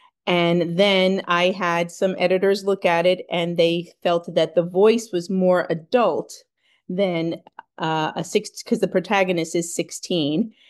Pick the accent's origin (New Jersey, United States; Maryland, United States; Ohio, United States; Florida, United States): New Jersey, United States; Yes, I grew up on the Jersey Shore and I frequent Asbury Park which is a really well-known area.